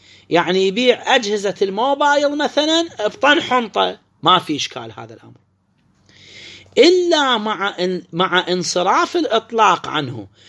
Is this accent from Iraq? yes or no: yes; Iraq; يجوز عندنا في العراق يبيعون في كل العمل